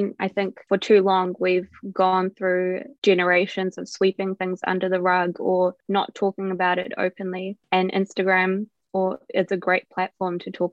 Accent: India; because we're South Asian or because we're Indian, we're going to have different experiences

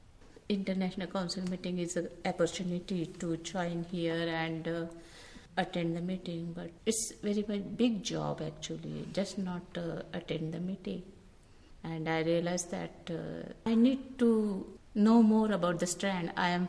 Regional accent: Nagpur, Maharashtra, India; English is a second language; I'm from Nagpur. And the local situation is, I was the first Dhammacharini in Nagpur.

